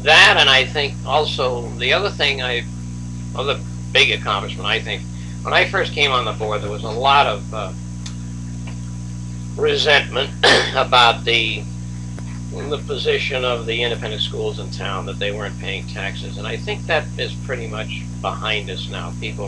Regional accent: Canada; accent: French Canadian; he picked up my French Canadian accent

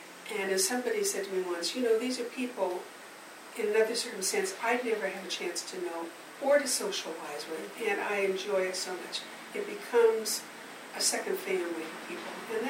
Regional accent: Midwest, United States; I mean, I grew up in the Midwest. There are lots of barns around here, lots of interesting old buildings, which are very appealing to me.

